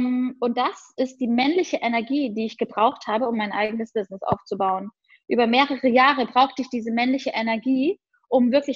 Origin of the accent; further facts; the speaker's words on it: Cologne, North Rhine-Westphalia, Germany; moved away; alles hinter mir zu lassen in Köln, raus in die weite Welt, soweit es nur geht, weg von meiner Heimatstadt